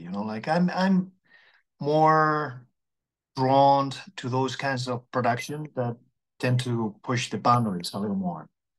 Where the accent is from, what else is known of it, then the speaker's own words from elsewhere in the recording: Spain; moved away; I'm originally from Spain, and that is my background.